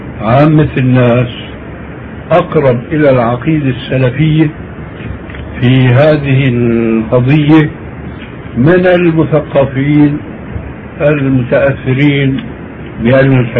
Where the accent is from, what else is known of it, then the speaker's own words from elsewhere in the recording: Syria; قد يفهم بعض الناس كما هو الواقع في كثير من البلاد خاصة عندنا في سوريا